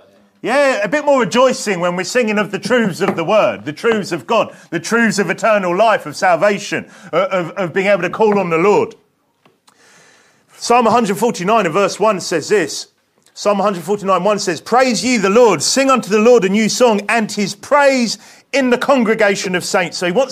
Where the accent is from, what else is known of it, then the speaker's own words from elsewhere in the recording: United Kingdom; obviously, look, we are British here, so it's a little bit different. You know, this is an English church